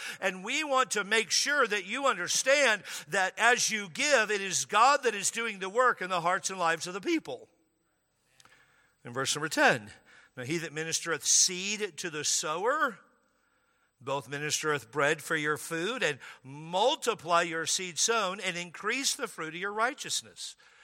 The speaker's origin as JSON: {"language": "English", "region": "Washington", "country": "United States", "tie": "born or raised there", "said": "Good thing I grew up in Washington State."}